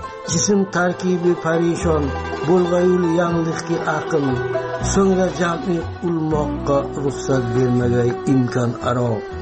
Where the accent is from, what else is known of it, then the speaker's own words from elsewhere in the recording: Markhamat, Andijan Region, Uzbekistan; also born or lived in Tajikistan; 1946 жылы Тажикстандын Жергетал районунда төрөлгөм. Мен 4 жашар убактымда ата энем Өзбекстандын Мархабат районуна келип туруп калышы. Бул мархабат районунда Кара Коргон айылында 11-нчи классты бүттүм.